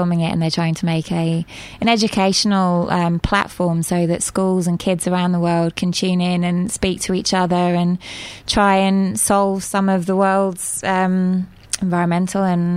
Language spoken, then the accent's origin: English; England, United Kingdom; also born or lived in Mexico; I'm from England. I like tea.